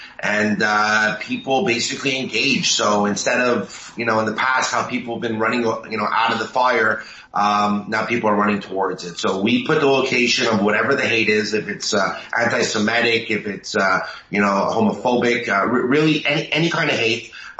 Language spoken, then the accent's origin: English; Montreal, Quebec, Canada; So basically, I'm from Montreal, Canada